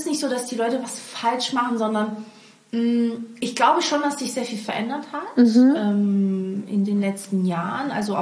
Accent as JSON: {"language": "German", "region": "Baden-Württemberg", "country": "Germany", "tie": "born or raised there", "also_born_or_lived": "Portugal", "said": "Also ich bin ja noch in Portugal geboren, war die ersten 4 Jahre da und dann bin ich quasi nach Baden-Württemberg, Schwabeländle bin ich aufgewachsen"}